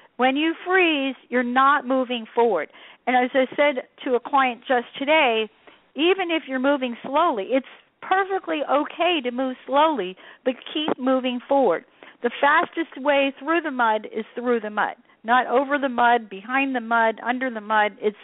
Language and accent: English; Savannah, Georgia, United States; Oh, no worries. I grew up in Savannah.